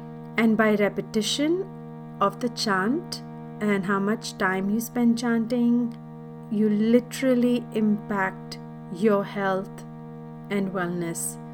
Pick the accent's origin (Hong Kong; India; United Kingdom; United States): India; since I was a child growing up in India